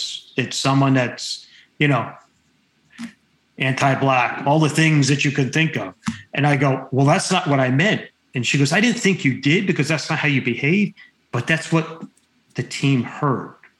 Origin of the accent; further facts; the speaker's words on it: New Jersey, United States; I grew up in New Jersey. My dad was a steam fitter, blue collar guy. I worked in body shops. I'm just a northern redneck.